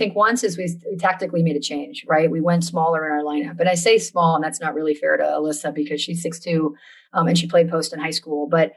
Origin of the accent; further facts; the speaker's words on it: East Coast, United States; I'm from the East Coast.